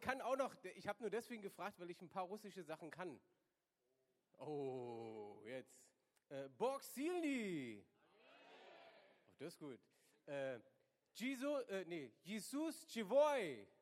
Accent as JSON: {"language": "German", "town": "East Berlin", "region": "Berlin", "country": "Germany", "tie": "born or raised there", "said": "ich bin in Ostberlin aufgewachsen. Wir hatten keine christliche Familie"}